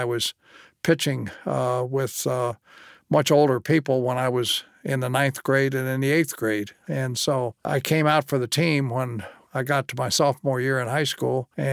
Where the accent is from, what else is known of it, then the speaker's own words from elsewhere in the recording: Ashland, Kentucky, United States; Well, I grew up in Ashland. We were right across the river from Ironton, and Ironton was integrated and Ashland was segregated.